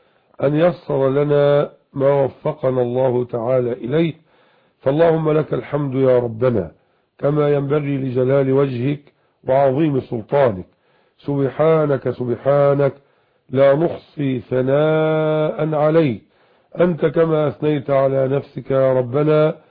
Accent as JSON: {"language": "Arabic", "town": "Mit Hadid", "region": "Dakahlia", "country": "Egypt", "said": "بقريتنا ميت حديد مركز بنية النصر بقهلية مصر"}